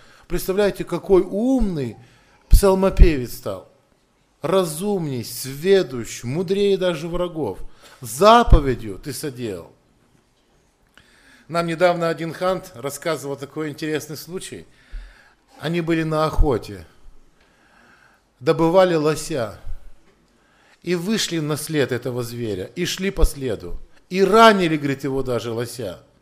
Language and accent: Russian; Perm, Perm Krai, Russia; Она раньше в Перми жила, и я родом из Перми.